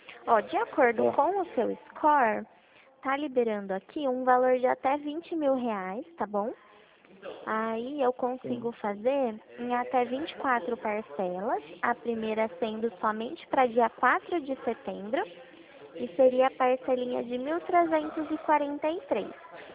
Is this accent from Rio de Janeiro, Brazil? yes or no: no; Itu, São Paulo, Brazil; Eu sou daqui de Itu.